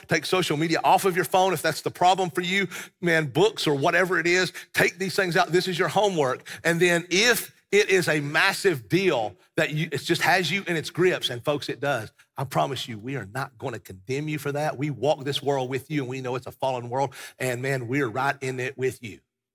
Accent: Southern US, United States; because you see, I grew up here in the South, and in the South, boys grow up sometimes a little differently.

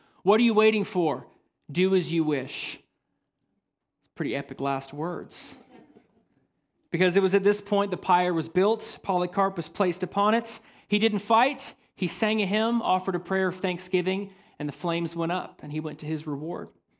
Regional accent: Smyrna, Tennessee, United States; I grew up here in Middle Tennessee. I grew up in Smyrna. It's my hometown.

